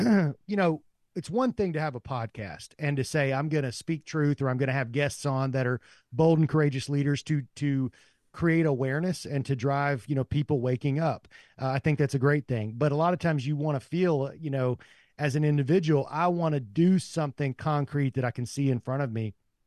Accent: Murfreesboro, Tennessee, United States; I'm from this area. So originally I grew up in Murfreesboro. My family was still here.

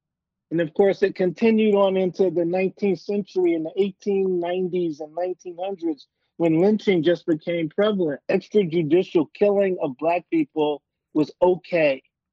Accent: New York, United States; I grew up in New York, Wes, and I remember the first time we went to a demonstration

